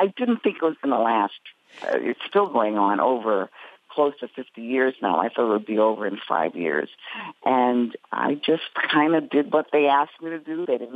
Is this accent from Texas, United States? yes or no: no; South Bronx, New York, United States; because I'm Puerto Rican and I was born in the 50s and raised and watched a lot of television as I was growing up in the South Bronx.